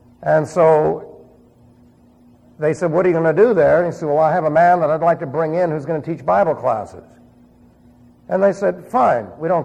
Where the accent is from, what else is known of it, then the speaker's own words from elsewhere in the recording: New York City, New York, United States; Remember, I was raised in New York City, so I understand that stuff.